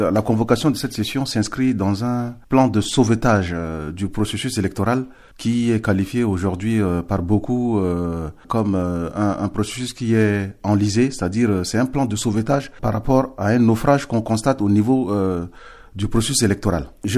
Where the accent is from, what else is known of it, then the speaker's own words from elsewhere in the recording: Central African Republic; en tant que Centrafricain, on ne peut qu'être consterné